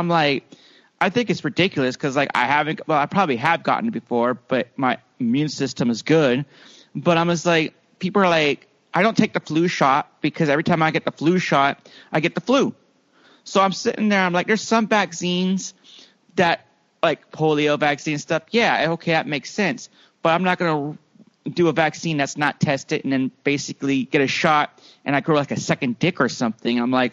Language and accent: English; California, United States; cause like I grew up in the Bay Area.